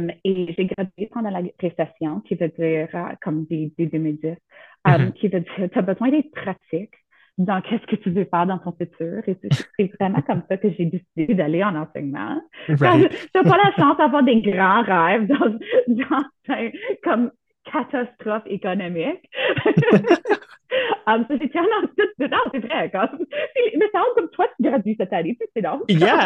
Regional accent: Sudbury, Ontario, Canada; je viens de Sudbury et je suis francophone, dans un milieu minoritaire, et je ne viens pas d'une ville, disons, comme avec beaucoup de pouvoir.

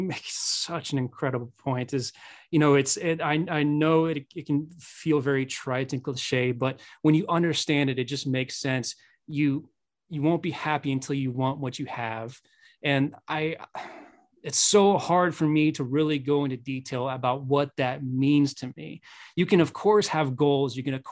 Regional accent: Midwest, United States; Maybe I'm biased because I'm from the Midwest

